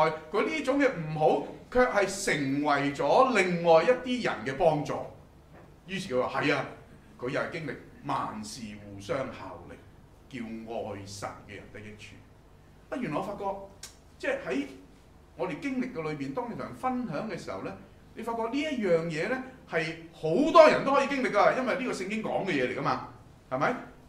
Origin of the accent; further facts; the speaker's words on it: China; 我哋中國人咧成日都怕